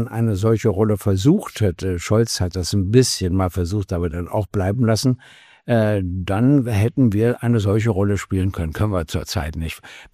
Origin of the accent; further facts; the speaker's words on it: Berlin, Germany; Und dann bin ich ja nun mal in Berlin aufgewachsen.